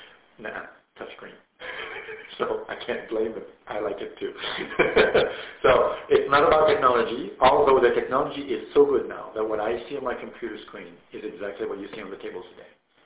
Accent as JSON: {"language": "English", "country": "Canada", "said": "Otherwise, I'm Canadian. I don't like air conditioning."}